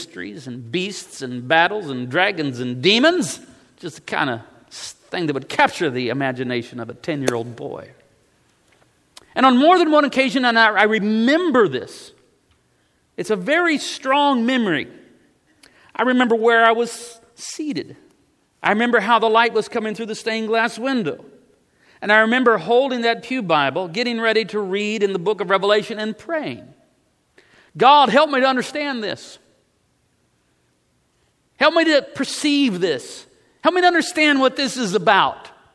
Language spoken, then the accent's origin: English; Savannah, Missouri, United States; Growing up in the First Baptist Church in Savannah, Missouri, as a child, I was not always fully engaged in the sermon.